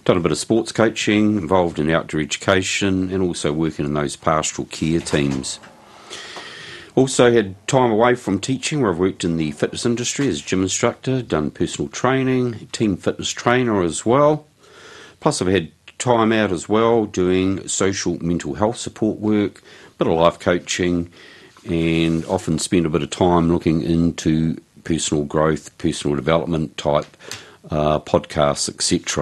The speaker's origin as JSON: {"language": "English", "town": "Christchurch", "region": "Canterbury", "country": "New Zealand", "tie": "born or raised there", "also_born_or_lived": "Wellington", "lives_now": "Wairarapa, New Zealand", "said": "I was born originally in Wellington. Schooled down in Christchurch, studied at uni at Otago. Moved back to Wellington, to the Wellington region in the mid-1990s."}